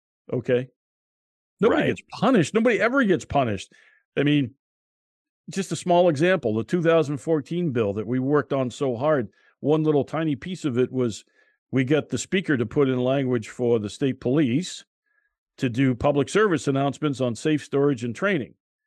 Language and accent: English; Scotland, United Kingdom; Well, I'm Scottish.